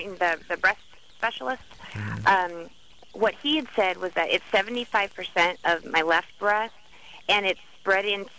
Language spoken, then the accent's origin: English; Seattle, Washington, United States; I grew up in Seattle, but my cousins live in Colorado, so we visited.